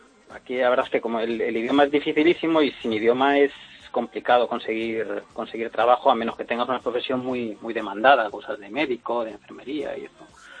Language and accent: Spanish; Madrid, Community of Madrid, Spain; De Madrid.